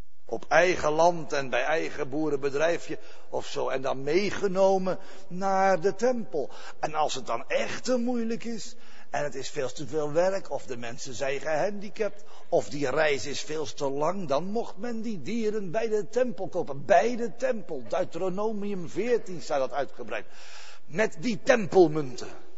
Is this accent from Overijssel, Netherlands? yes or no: no; Vlaardingen, South Holland, Netherlands; born there; Daar schreef ik in mijn geboorteplek. Toen zijn we nog door de straat gereden. Waar ik geboren ben en zo.